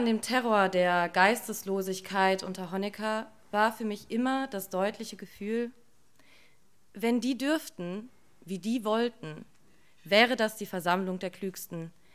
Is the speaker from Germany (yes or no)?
yes; West Berlin, Berlin, Germany; ich komme aus West-Berlin. Ich bin seit 1. September 1989 DDR-Bürger.